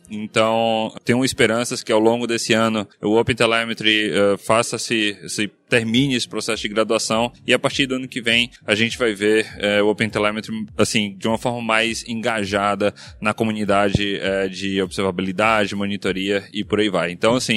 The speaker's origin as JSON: {"language": "Portuguese", "town": "Fortaleza", "region": "Ceará", "country": "Brazil", "moved": "yes", "lives_now": "Düsseldorf, Germany", "said": "venho aqui da Alemanha também, Düsseldorf, assim como Juraci, mas no Brasil sou de Fortaleza."}